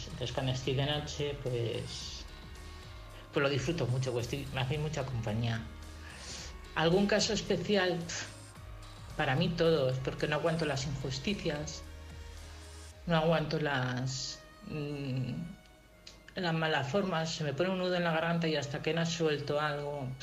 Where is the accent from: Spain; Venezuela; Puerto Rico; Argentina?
Spain; Madrid, Community of Madrid; born there; de la del pueblecito de Madrid, que nunca lo hice porque no es mi pueblo. Yo nací en Madrid.